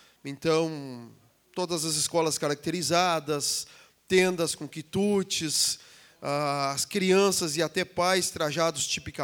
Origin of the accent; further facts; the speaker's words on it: Rio Grande do Sul, Brazil; nós aqui, nós somos gaúchos